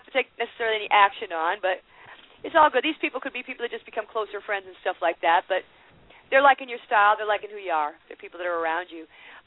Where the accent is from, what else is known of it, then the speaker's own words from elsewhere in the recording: Worcester, Massachusetts, United States; I'm originally from Worcester.